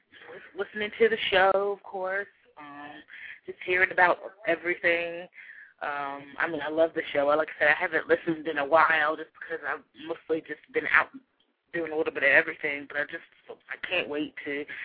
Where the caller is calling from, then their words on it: Louisville, Kentucky, United States; I'm calling from Louisville, Kentucky.